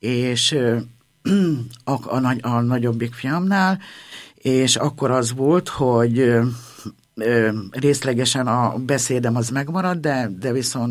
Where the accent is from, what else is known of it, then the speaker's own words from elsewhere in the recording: Jász-Nagykun-Szolnok, Hungary; Vidéken, Szolnok megyei vagyok, Alföldön nőttem fel, és nagy családban, 5 voltunk testvérek